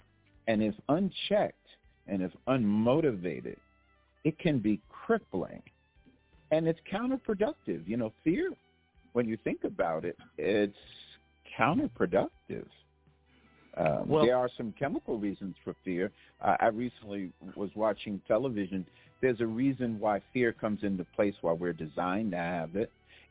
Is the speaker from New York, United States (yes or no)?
yes; New York, United States; also born or lived in Las Vegas, Nevada; I'm coming from Las Vegas, Nevada, and I'm originally from New York.